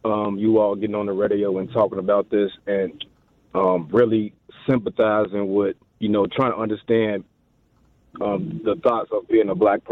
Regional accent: Chicago, Illinois, United States; I grew up in one of the worst neighborhoods in Chicago, maybe the next. I grew up in Austin.

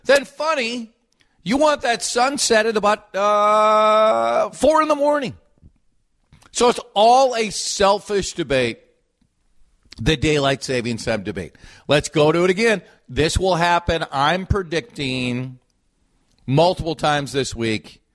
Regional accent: Minnesota, United States; Guess where we're from? Minnesota.

